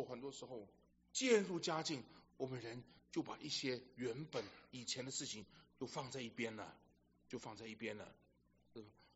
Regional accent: China; 我们中国人讲五子登科嘛

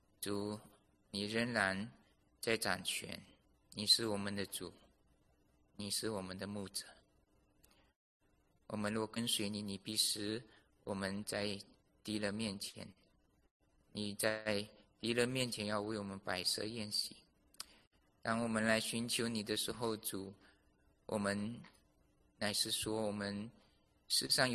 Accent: Malaysia; 我不是台湾人，我也不是香港人，我也不是中国大陆的，我是马来西亚的，那我又是美国的公民

